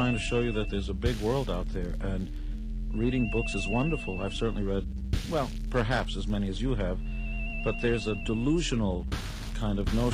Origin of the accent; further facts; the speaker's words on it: Israel; I come from Israel.